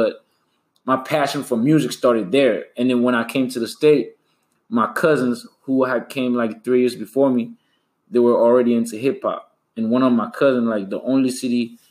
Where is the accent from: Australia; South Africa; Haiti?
Haiti; English is a second language; now in United States; Born and raised in Haiti, came to the state in 2003 and fell in love with hip-hop, and here we are now.